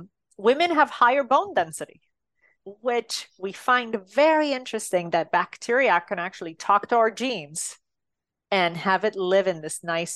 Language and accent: English; Romania; moved away; Growing up in Romania, I had 16 large mercury fillings in my mouth.